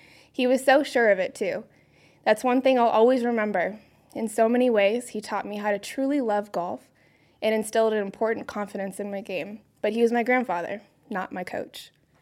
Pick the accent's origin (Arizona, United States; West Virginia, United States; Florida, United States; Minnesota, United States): Arizona, United States; Phoenix; I was a very successful junior golfer growing up in Phoenix and won a handful of national events